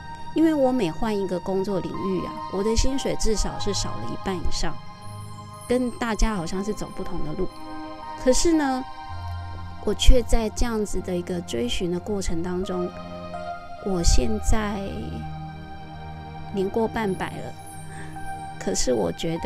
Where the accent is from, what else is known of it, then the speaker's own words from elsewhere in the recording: Taiwan; now in Thailand; 那我本身是台湾人，那我人在泰国